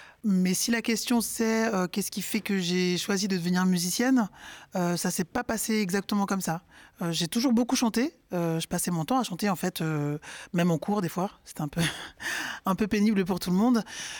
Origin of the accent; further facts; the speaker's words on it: Cameroon; Sur ma carte d'identité, je suis française, mais je suis née au Cameroun et j'y ai grandi.